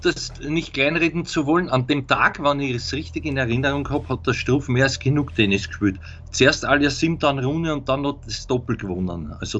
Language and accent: German; Austria; Jetzt haben wir am Kitzbühel bei uns in Österreich